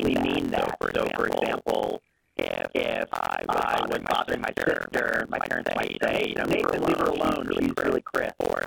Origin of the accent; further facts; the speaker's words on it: Chicago, Illinois, United States; So I grew up in Chicago, and my parents would often take us on a road trip down to Florida